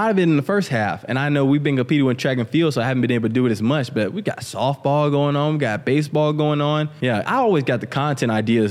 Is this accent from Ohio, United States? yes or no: no; Helena, Alabama, United States; I come from Helena, Alabama, small town.